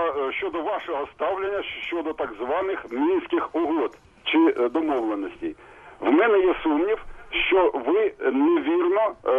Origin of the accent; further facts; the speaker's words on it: Kharkiv, Kharkiv Oblast, Ukraine; я з Харкова.